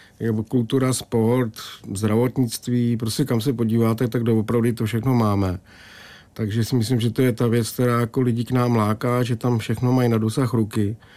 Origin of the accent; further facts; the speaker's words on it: Miletín, Hradec Králové Region, Czechia; jsem bydlel v nedaleké vesnice z Dobín, 3 kilometry vzdáleně, takže už jsem do Miletina chodil na základní školu, takže Miletin je jako spíš moje rodiště už.